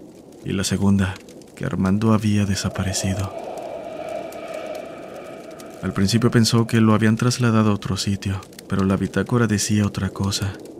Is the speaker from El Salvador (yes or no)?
no; Paraguay; soy de Paraguay.